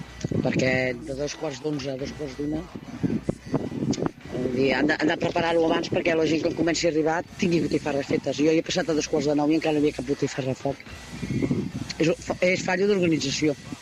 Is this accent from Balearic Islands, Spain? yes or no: no; Palau-solità i Plegamans, Catalonia, Spain; Jo sí que soc de Palau tota la vida.